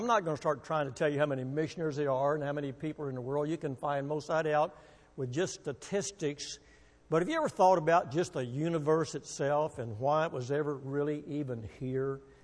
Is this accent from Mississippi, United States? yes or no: no; Waco, Texas, United States; born there; I was born in Waco